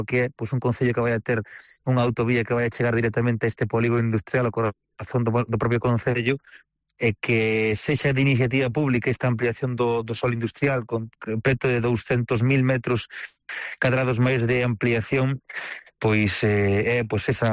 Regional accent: A Estrada, Galicia, Spain; ese paraíso natural, pero tamén ten que ser esa zona onde podemos vivir os que somos estradenses

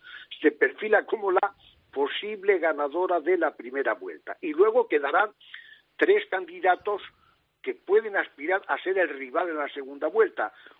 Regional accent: Totana, Region of Murcia, Spain; que soy de Totana, Murcia

